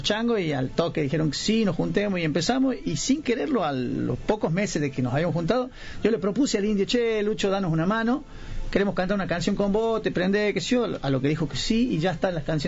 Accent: San Fernando del Valle de Catamarca, Catamarca, Argentina; San Fernando, sí. Ajá. Sí, somos de San Fernando

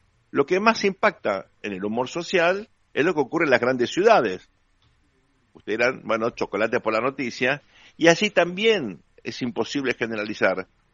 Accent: Uruguay; yo vengo del Uruguay, mirando lo que pasa en el Uruguay, bueno, estamos realmente sorprendentemente bien

